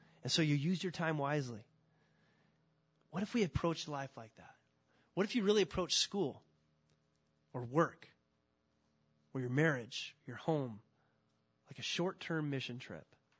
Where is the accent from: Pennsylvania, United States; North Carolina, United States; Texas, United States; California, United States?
California, United States; I grew up in California.